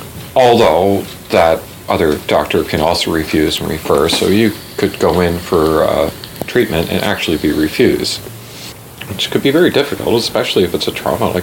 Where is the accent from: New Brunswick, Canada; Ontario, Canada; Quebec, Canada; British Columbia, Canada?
New Brunswick, Canada; Saint John; I was born and raised in New Brunswick. I'm a St. John girl.